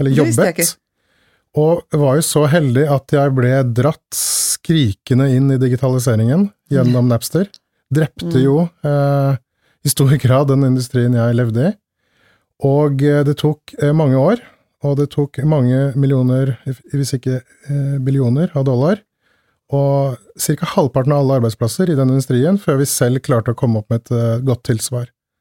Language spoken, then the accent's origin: Norwegian; Sweden; now in Norway; Jeg kom da også fra Sverige